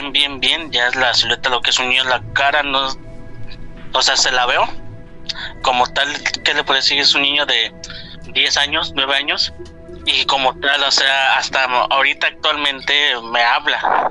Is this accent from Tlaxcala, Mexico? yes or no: no; Mexico City, Mexico; now in Reynosa, Mexico; Desde Reynosa, Tamaulipas. Soy originario de la Ciudad de México.